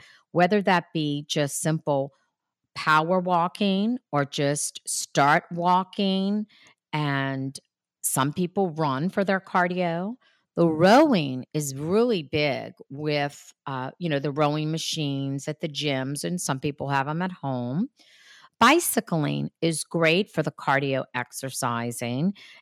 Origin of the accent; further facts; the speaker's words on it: Louisiana, United States; You know, I'm from Louisiana, the South, and so we have a lot of water, and I was born and raised swimming